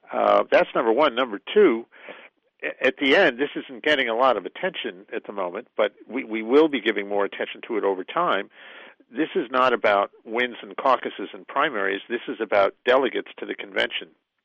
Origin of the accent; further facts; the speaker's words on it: Pennsylvania, United States; I mean, my home state here is Pennsylvania, and the way we do it is there's, in essence, two things going on simultaneously.